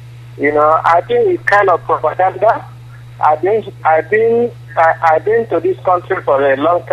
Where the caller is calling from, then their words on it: Malaysia; I'm calling from Malaysia.